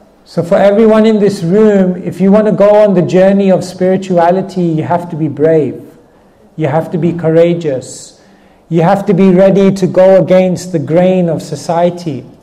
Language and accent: English; Wembley, London, United Kingdom; obviously, my parents are from India, but I grew up in London, I grew up in Wembley.